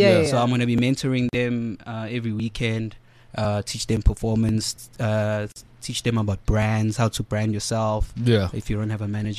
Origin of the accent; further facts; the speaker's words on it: Umlazi, KwaZulu-Natal, South Africa; Born in Nand. I stayed in Tuzuma, stayed in Mlazi. So like township life.